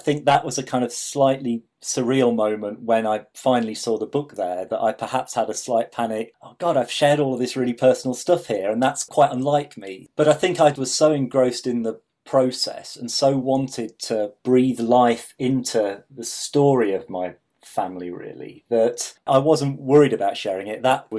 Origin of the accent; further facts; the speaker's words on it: East Midlands, United Kingdom; because I grew up in Lincolnshire in the Fens, wandering around on my own birdwatching along the local rivers and things.